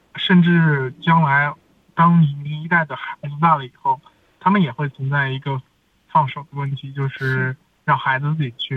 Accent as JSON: {"language": "Chinese", "country": "China", "tie": "born or raised there", "moved": "yes", "lives_now": "abroad", "said": "虽然在中国长大，我是一定受很多亚洲文化的影响，但是呢我又长期生活在国外"}